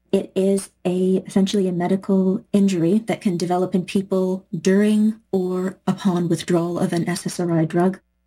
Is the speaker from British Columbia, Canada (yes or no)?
yes; British Columbia, Canada; I'm from Vancouver Island